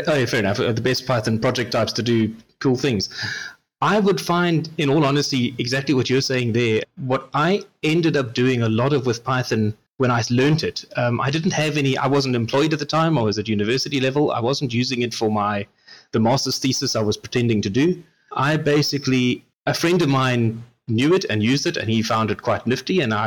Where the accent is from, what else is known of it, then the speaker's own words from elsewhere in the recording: South Africa; And I ask this as a South African, and there's lots of small nations like mine.